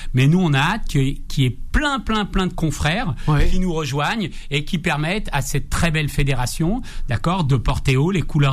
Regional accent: France; born there; Moi-même, je suis franco-algérien, je suis né en France

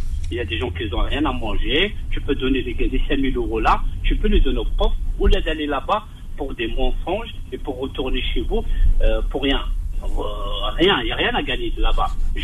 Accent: Bouira Province, Algeria; Moi, je suis entre Tizi Ouzou et Bdjaïa au milieu de Bouira.

